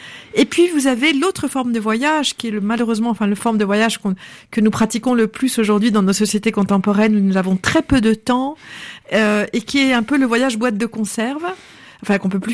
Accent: Paris, Île-de-France, France; J'ai grandi donc en France, à Paris, en ne connaissant que la Bretagne. Qui était le pays de mon père

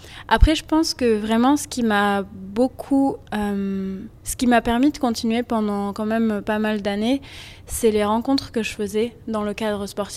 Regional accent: Évian, Auvergne-Rhône-Alpes, France; j'ai 20 ans, 21 ans à la fin d'année, donc je suis encore assez jeune. Ouais. J'ai grandi en Haute-Savoie, dans les montagnes à Évian, avec une super famille, des chouettes frères et sœurs.

